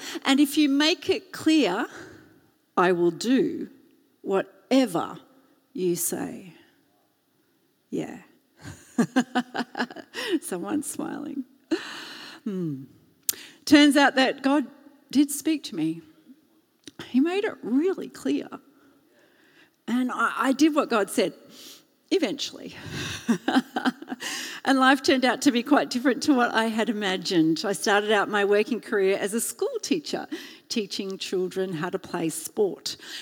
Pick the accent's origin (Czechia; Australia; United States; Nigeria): Australia; I know, I'm Australian.